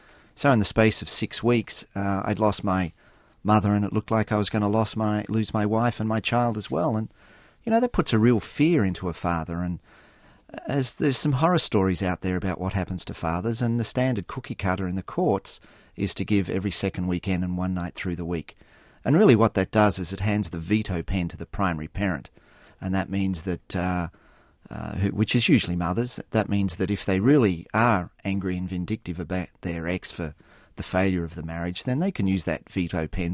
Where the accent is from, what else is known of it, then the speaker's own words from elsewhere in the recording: Australia; moved away as an adult; now in Wisconsin, United States; My daughter was born in Australia, and we were living there